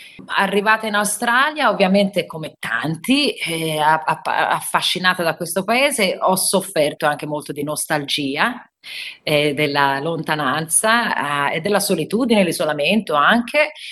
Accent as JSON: {"language": "Italian", "town": "Florence", "region": "Tuscany", "country": "Italy", "tie": "born or raised there", "said": "Crescendo a Firenze non volevo veramente si sapesse che fossi del sud d'Italia"}